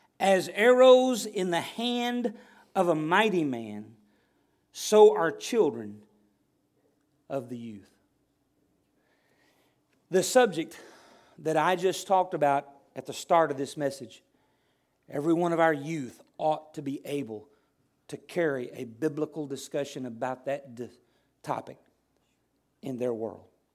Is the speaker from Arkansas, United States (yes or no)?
yes; Arkansas, United States; Because when I'm from Arkansas, good spider's a dead spider.